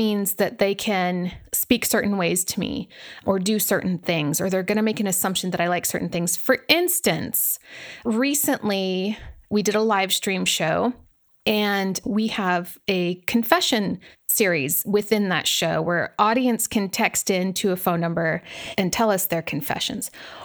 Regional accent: Germany; I grew up in Germany, or at least I spent my formative years in Germany because I'm from a military family.

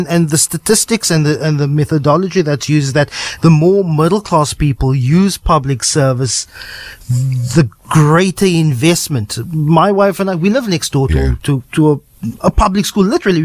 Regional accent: South Africa; I've decided as a South African, if I want a better service for all South Africans, as a middle class South African, I need to buy in.

